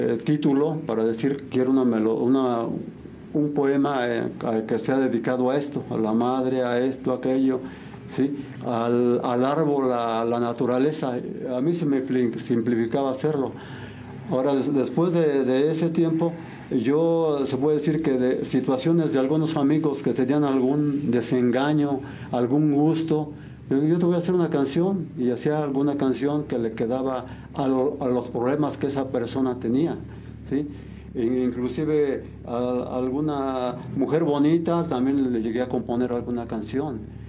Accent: San Juan del Río, Querétaro, Mexico; Bueno, yo nací aquí en San Juan del Río, Querétaro. El 13 de agosto de 1954 soy 100% sanjuanense, 100% queretano.

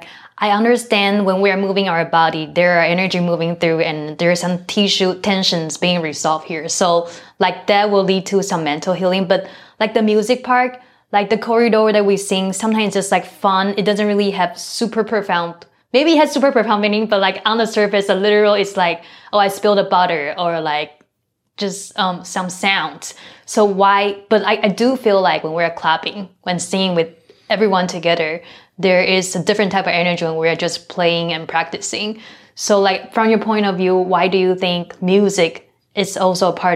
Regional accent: Taiwan; for me growing up in Taiwan

